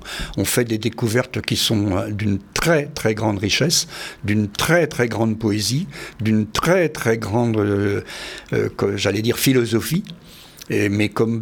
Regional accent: Brittany, France; je suis natif de ce pays-là, de La Rochefoffée, mais j'ai des acquaintances familiales à Brocéliande et à Paimpont même, d'une part, et puis d'autre part, je vis depuis 45 ans dans le pays des Vallons de Vilaine.

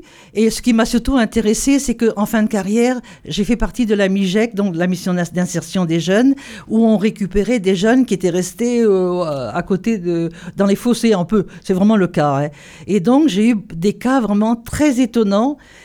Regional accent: Locmaria-Plouzané, Brittany, France; born there; Alors, je suis d'un milieu rural, donc je suis née à Locmaria-Plouzané, dans le Nord Finistère, dans une ferme.

